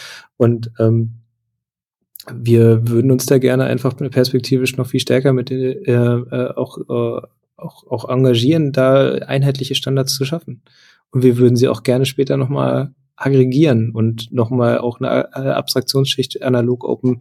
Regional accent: Hanover, Lower Saxony, Germany; ich bin Hannoveraner

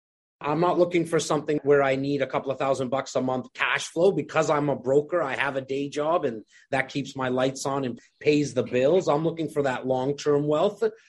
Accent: India; I'm your Indian brother.

